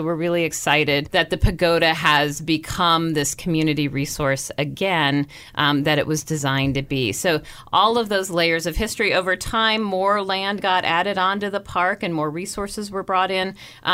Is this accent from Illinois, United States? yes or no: yes; Illinois, United States; now in Baltimore, United States; Oh, I'm from Illinois originally.